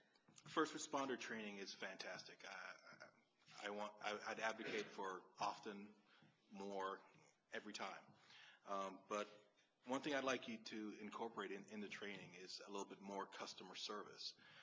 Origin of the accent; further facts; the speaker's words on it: Orlando, Florida, United States; I'm from Orlando, so when there's an emergency drill, it involves